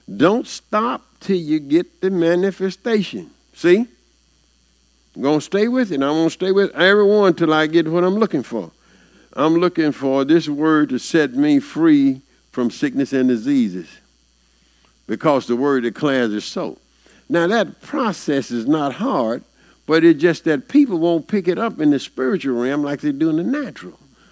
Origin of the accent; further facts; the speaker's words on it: Mississippi, United States; he's a Mississippi boy too. I'm from Mississippi.